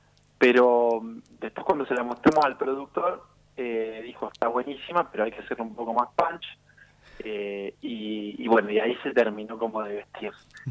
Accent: Trelew, Chubut, Argentina; born there; moved away; Yo nací en Trelew, en una ciudad del sur allá, y en ese momento era más un pueblo que una ciudad, y cuando me vine para Buenos Aires

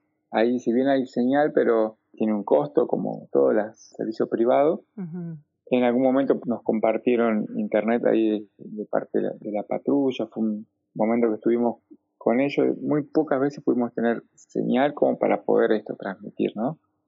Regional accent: Bariloche, Río Negro, Argentina; digo los tres porque somos tres de Bariloche

